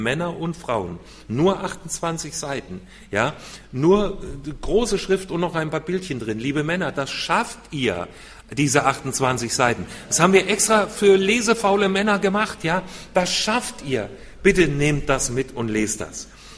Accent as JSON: {"language": "German", "region": "Hesse", "country": "Germany", "said": "Ich muss nach Hessen zurück, ich bin ein Hesse, ich muss heute wählen"}